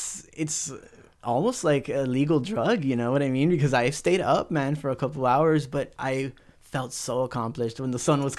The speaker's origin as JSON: {"language": "English", "town": "Los Angeles", "region": "California", "country": "United States", "said": "Yeah, so I'm originally from Southeast LA. Uh-huh. I was actually like, I just drove by Whittier. I was born right here in the doctor's hospital on Whittier Boulevard."}